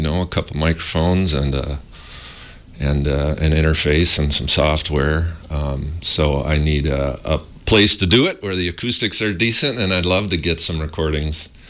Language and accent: English; North Dakota, United States; also born or lived in Wisconsin; Not originally, no. I'm originally from North Dakota. I've been down here about 25 years or so.